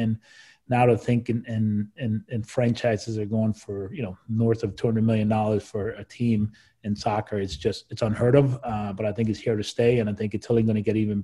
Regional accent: Costa Rica; Like growing up in Costa Rica, every opportunity as a kid you get, you just go find any patch of grass or cement

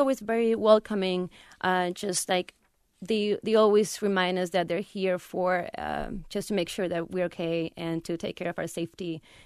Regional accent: Buenos Aires, Argentina; I'm from Buenos Aires. It's a really big city and you can lose yourself in numbers.

